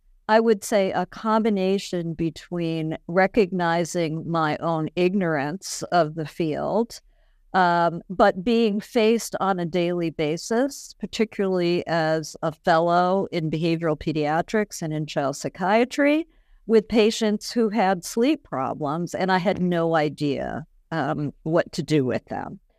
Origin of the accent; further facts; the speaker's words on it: Providence, Rhode Island, United States; So I grew up in Providence, little old Rhode Island